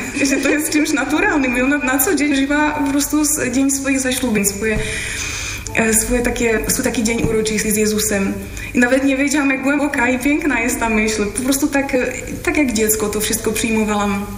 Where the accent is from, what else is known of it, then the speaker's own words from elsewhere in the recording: Czechia; Polish is a second language; Ja już tutaj wspomniałam, że pochodzę z Czech.